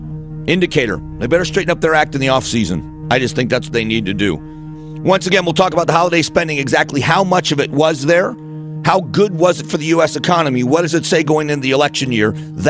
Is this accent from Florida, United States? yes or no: yes; Florida, United States; I am unashamedly a Miami Hurricanes fan, have been my entire life growing up in Southwest Florida.